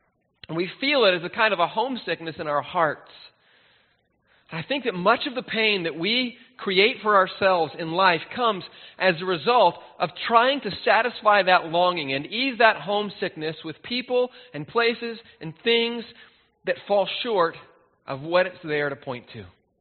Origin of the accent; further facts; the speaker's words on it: Alabama, United States; a place that my family went when I was growing up in Alabama almost every summer where I could fish and swim in the river